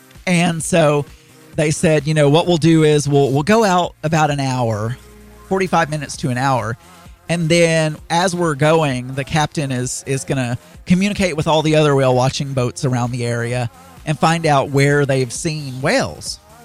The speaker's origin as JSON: {"language": "English", "region": "the South", "country": "United States", "tie": "born or raised there", "said": "just growing up in the South around people who hunt and fish and do other things"}